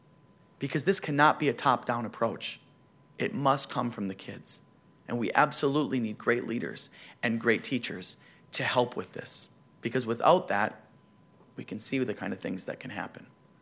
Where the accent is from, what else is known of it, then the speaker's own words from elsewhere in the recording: Minnesota, United States; I know here in Maine, just like in my home state of Minnesota, you're going to be voting.